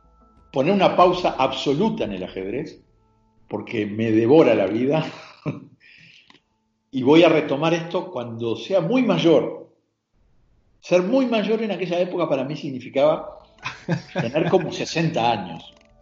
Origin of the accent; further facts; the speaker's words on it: Uruguay; en mi pueblo, donde había uno de los que habitualmente concurría era un ex campeón nacional de ajedrez en el Uruguay, gran maestro.